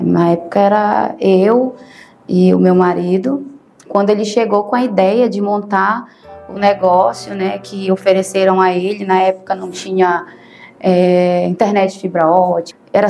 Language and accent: Portuguese; Amazonas, Brazil; moved away as an adult; now in Santarém, Brazil; moro atualmente em Santarém, que é uma cidade que me acolheu. Eu sou da terra, mas me criei no Amazonas e voltei para cá para ter qualidade de vida.